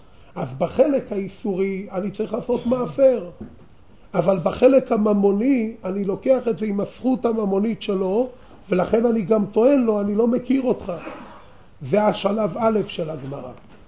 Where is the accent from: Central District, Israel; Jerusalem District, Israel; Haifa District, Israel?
Jerusalem District, Israel; Jerusalem; אנחנו ירושלמים.